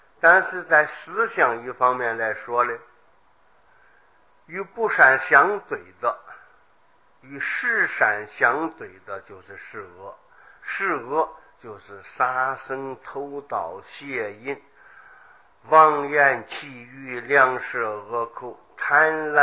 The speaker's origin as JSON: {"language": "Chinese", "country": "China", "said": "外国人骂人用的词句很简单，我们中国人可以说是非常非常的深奥复杂"}